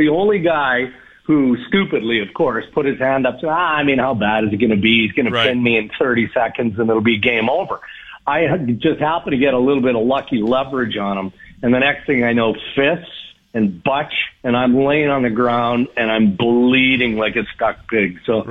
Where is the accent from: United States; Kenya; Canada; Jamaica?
Canada; Langenburg, Saskatchewan; Kelly Buchberger, who I grew up with in Langenberg, Saskatchewan.